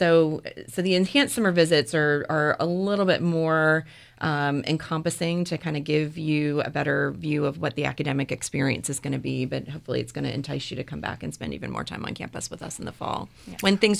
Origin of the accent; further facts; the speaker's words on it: Maryland, United States; Well, you know, I grew up in Maryland, in central Maryland, just south of the Pennsylvania border.